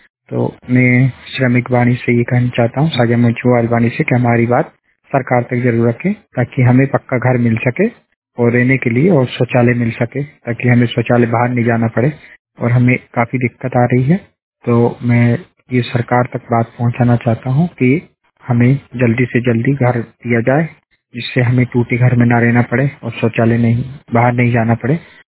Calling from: Ambai, Madhya Pradesh, India; बोल रहा हूँ, मध्य प्रदेश रायसेन जिले से। और मेरे गांव का नाम है ग्राम अम्बाई, गौरगंज तहसील और जिला रायसेन और अब्दुल्लागंज थाना। तो मेरी उम्र है 24 साल

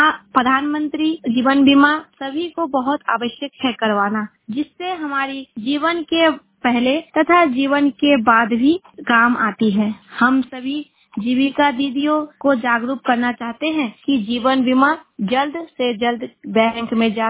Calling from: Rampur, Bihar, India; रामपुर पंचायत हसनगंज प्रखंड तथा जिला कटिहार की निवासी हूँ।

